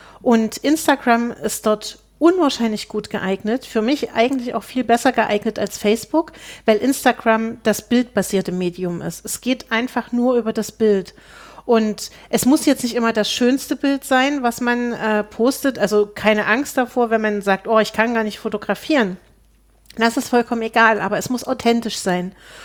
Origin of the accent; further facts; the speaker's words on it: Zeitz, Saxony-Anhalt, Germany; ich komme aus Zeitz ursprünglich. Das liegt 30 Kilometer von Altenburg weg.